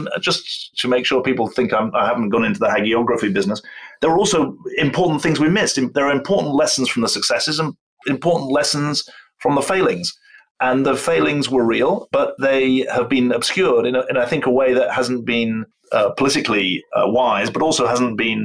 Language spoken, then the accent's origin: English; United Kingdom; now in United States; I live and work in the US at the moment, but I'm a British citizen, I care about the country